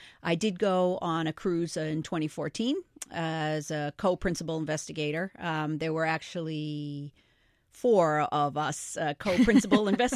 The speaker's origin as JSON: {"language": "English", "town": "Rockport", "region": "Massachusetts", "country": "United States", "tie": "born or raised there", "said": "That stems back to my growing up in Rockport, Massachusetts."}